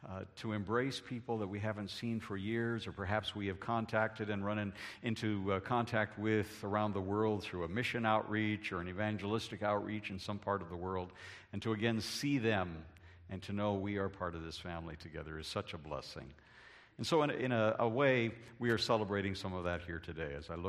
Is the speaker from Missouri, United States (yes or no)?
no; Mountain View, California, United States; the church home where I grew up in Mountain View.